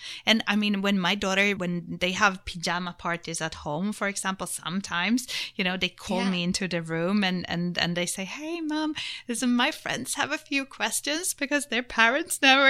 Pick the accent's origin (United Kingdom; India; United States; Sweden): Sweden; now in Barcelona, Spain; In Barcelona. And then remember, I'm Swedish, actually.